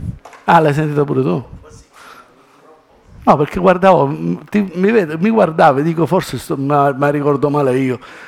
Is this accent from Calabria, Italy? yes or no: yes; Cosenza, Calabria, Italy; anche se me ne vado a Cosenza, al mio paese, mi affaccio e vedo le montagne della Sila, belle, con tutto quel verde lì.